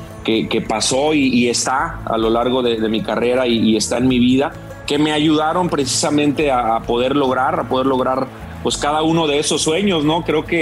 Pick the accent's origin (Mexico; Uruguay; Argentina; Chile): Mexico; León, Guanajuato; Fíjate que yo soy de León, lo sabes, claro.